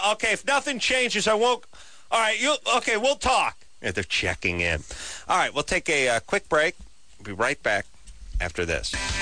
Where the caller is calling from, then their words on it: La Mirada, California, United States; Hi, I'm from La Mirada. Yeah, I'm outside. I'm looking at a thermometer.